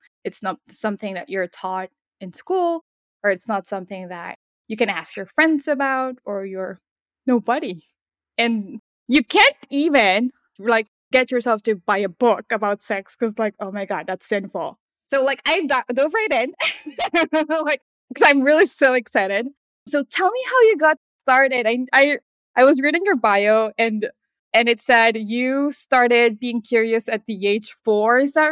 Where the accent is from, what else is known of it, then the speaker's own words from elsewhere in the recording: Philippines; I'm a Filipina, and the Philippines is a Catholic country for the most part.